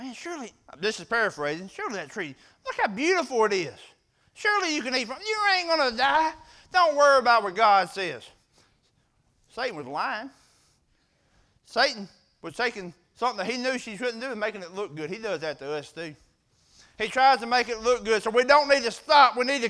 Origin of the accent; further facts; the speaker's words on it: Mississippi, United States; But she said, you're not from around here. I said, no, ma'am, I'm not. I'm from Mississippi.